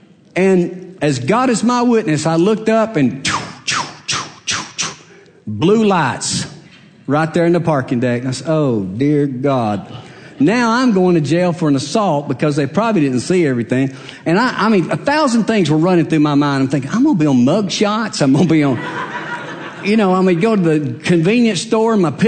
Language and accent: English; Hueytown, Alabama, United States; I was raised in Ueytown, which is almost adjacent to Bessemer.